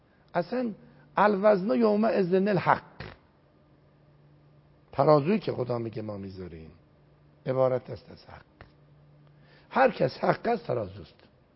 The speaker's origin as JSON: {"language": "Persian", "country": "Iran", "said": "من به عنوان یک ایرانی، من آتش میگیرم، میسوزم"}